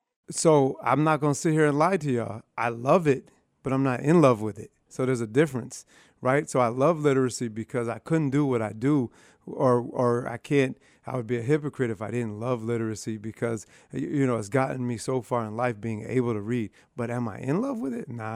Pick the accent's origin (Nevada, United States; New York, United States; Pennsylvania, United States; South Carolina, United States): New York, United States; Rochester; Rochester's own. Yeah, I know I'm right from Hudson and Joseph Avenue, right from Rochester, from the hood.